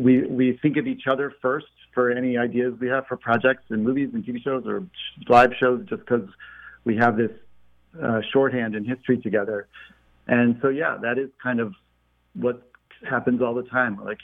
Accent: Shaker Heights, Ohio, United States; I'm from Shaker Heights, and we had a big rivalry with Cleveland Heights, and Heights High was the high school, so we always said Heights Bites. but yes, I'm proud native of that suburb.

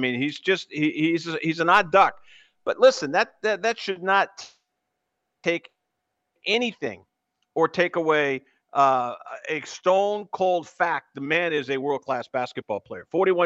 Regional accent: Greenfield, Massachusetts, United States; Not to be mistaken with my hometown of Greenfield, Massachusetts.

